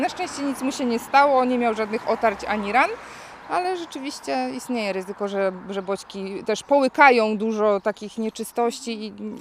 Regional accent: Tricity, Pomeranian Voivodeship, Poland; Nie, jesteśmy tutaj z Trójmiasta

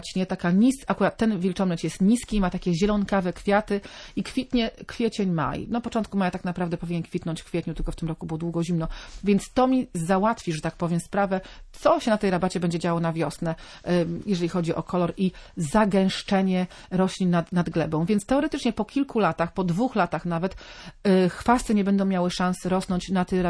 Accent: Pomeranian Voivodeship, Poland; jak to się mówi u nas na Kaszubach, przyszła ściółka. I to była ściółka z kompostowni od nas, z Szadułek.

